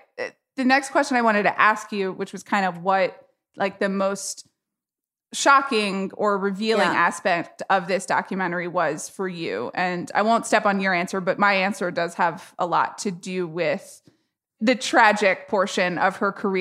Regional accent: Atlanta, Georgia, United States; You know, I grew up in Atlanta, Georgia

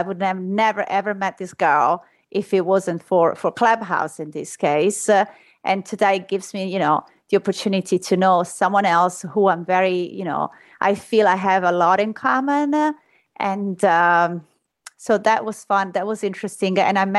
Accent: Rome, Lazio, Italy; moved away as an adult; I was born and raised in Rome.

